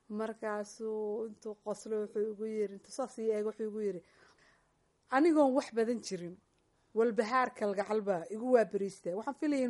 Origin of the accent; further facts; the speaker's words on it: Burco, Togdheer, Somalia; also born or lived in Mogadishu; waxan ku dhashay xamar yaraantayda intii hore ooga waxan ku soo barbaaray burco kadibna xamar baan ku soo noqday halkaasan iskuulka ka dhigan jiray